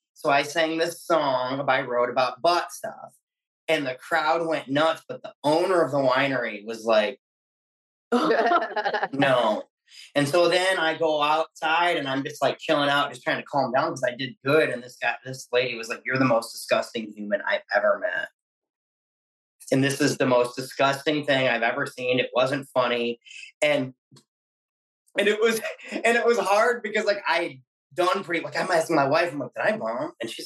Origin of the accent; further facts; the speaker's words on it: East Coast, United States; also born or lived in Adirondacks; I'm from the East Coast. I lived in the upstate New York. I lived in the Adirondacks for a long time.